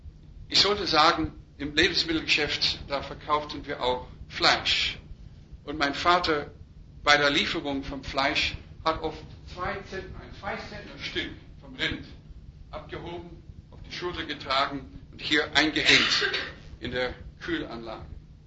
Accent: Western United States, United States; in einem Dorf mit 300 Leuten im wilden Westen Amerikas, auf einem Indianerreservat, wo ich aufgewachsen bin

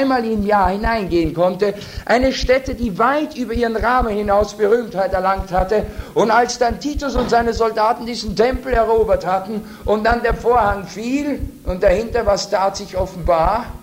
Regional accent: Austria; Gut, es ist jetzt, ich bin Österreicher, bin es.

